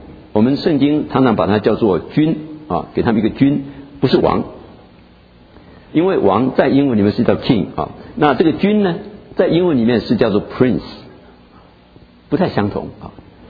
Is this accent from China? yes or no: no; Taiwan; 那我呢台湾来就叫台湾人